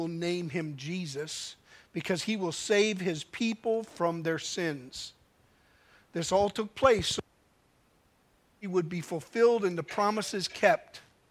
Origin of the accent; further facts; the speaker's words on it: Milwaukee, Wisconsin, United States; Now, I grew up in Milwaukee